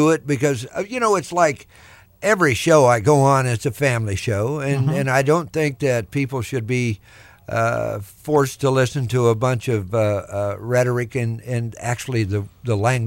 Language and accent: English; Kansas City, United States; You know, I live here. I grew up here in Kansas City.